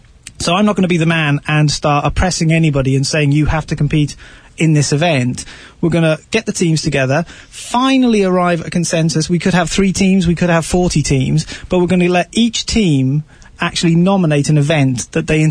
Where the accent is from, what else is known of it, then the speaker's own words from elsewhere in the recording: London, United Kingdom; Yeah, I'm from London.